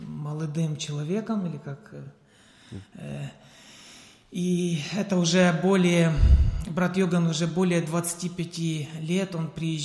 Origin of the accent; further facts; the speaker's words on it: Ukraine; Я сам с Украины